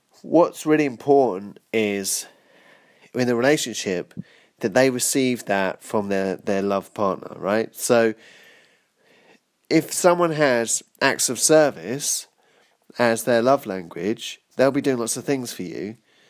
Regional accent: United Kingdom; I'm British, so I'm not going crazy here

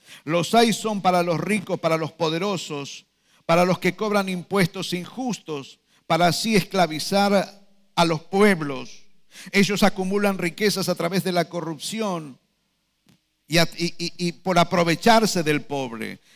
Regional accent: Argentina; como argentinos, ¿no le hemos dado la espalda a Dios?

